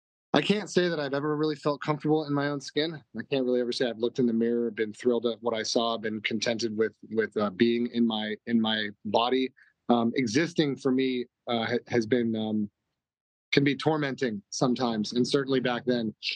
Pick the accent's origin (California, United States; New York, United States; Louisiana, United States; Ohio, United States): California, United States; Hermosa Beach; alcohol specifically was always a huge part of my cultural upbringing where I grew up. I'm from Hermosa Beach, California.